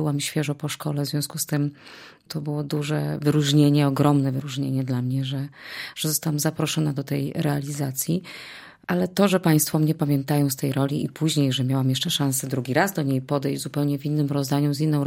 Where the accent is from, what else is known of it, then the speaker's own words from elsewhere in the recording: Subcarpathian Voivodeship, Poland; Ja jestem spod Rzeszowa.